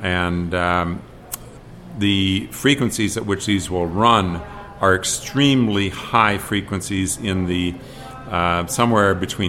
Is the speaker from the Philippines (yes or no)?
no; Ontario, Canada; moved away as an adult; Well, I'm originally from Ontario, where I practiced as a naturopathic physician and chiropractor for many years.